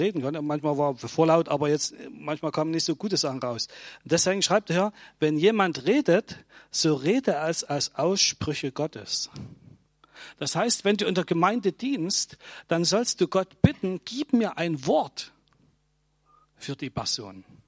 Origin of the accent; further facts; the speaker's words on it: Saxony, Germany; Das ist genauso, wie wenn wir als Erzgebirgler irgendwo anders auftreffen.